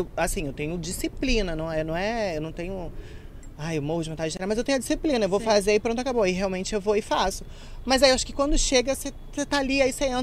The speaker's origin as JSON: {"language": "Portuguese", "region": "Mato Grosso do Sul", "country": "Brazil", "said": "Eu sou de Mato Grosso do Sul"}